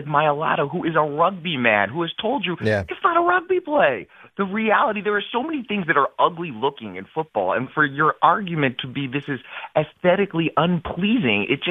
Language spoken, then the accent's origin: English; Cheltenham, Pennsylvania, United States; now in New York City, United States; I'm calling actually from New York City, Manhattan. I grew up in Cheltenham in Philadelphia.